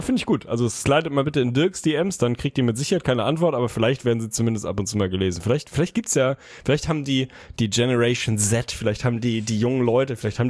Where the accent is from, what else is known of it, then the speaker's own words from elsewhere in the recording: Northern Germany, Germany; ich als Norddeutscher